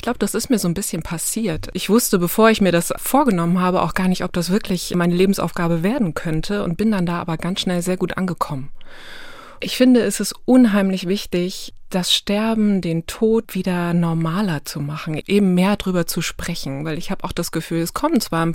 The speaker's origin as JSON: {"language": "German", "region": "Lower Saxony", "country": "Germany", "said": "Ich komme selber aus Ostfriesland und da ist das so."}